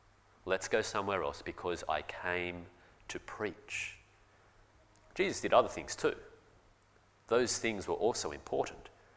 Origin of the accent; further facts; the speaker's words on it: Australia; Growing up in Australia, with a Christian heritage like ours